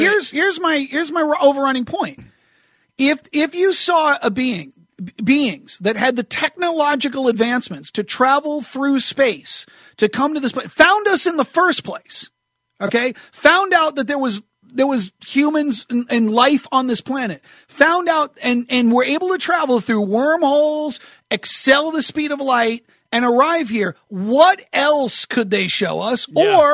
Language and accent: English; New Hampshire, United States; I remember growing up in New Hampshire